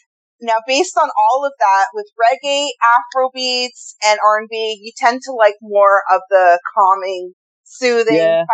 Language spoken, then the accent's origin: English; Toronto, Ontario, Canada; We didn't really have too much of anything else growing up in Toronto. I wasn't part of the whole West Indian scene